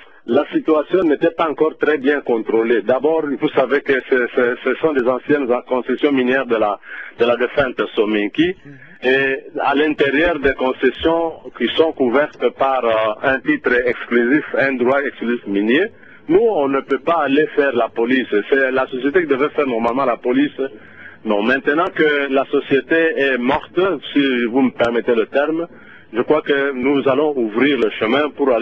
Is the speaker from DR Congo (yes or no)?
yes; Kindu, Maniema, DR Congo; et plus particulièrement à l'est de la République démocratique du Congo, chez nous à Kindu